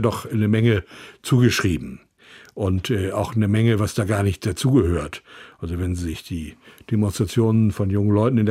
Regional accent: Wiek, Germany; Ich komme ja aus Wiek. Und in Wiek sprach man eben Hochdeutsch. Dummerweise. Meine älteren Brüder, die aus Mecklenburg geflüchtet sind, die sprachen das wunderbarste platt. Aber mir ist das nicht vermittelt worden, leider.

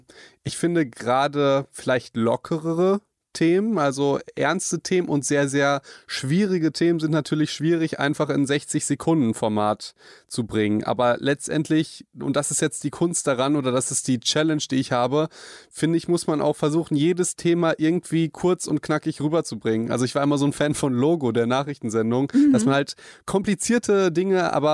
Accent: Hagen, North Rhine-Westphalia, Germany; also ich komme aus einer kleinen Stadt, also ich komme aus Hagen

